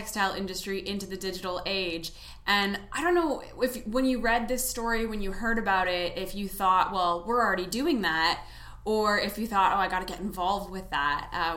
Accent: Canada; as I mentioned, I'm from Canada

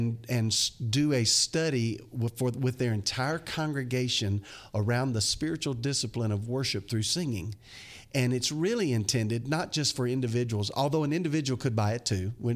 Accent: Mississippi, United States; I feel like I need to spell it because I'm from Mississippi and they may not know what I'm meaning.

